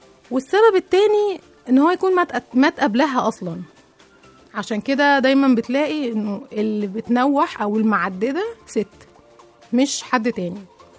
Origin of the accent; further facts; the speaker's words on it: Egypt; لما اكتشفنا إحنا كمصريين، لما اكتشفنا الرسومات على جدران المقابر